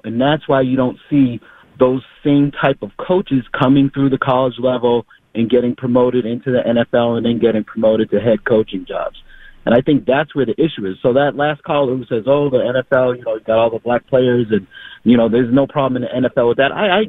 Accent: Boston, Massachusetts, United States; now in Springfield, United States; I'm a 54-year-old black man. I was born in Boston, lived there most of my life. I live out in Springfield now.

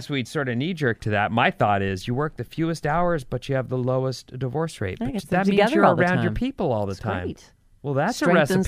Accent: California, United States; as a Californian, I'm concerned about my fellow Californians.

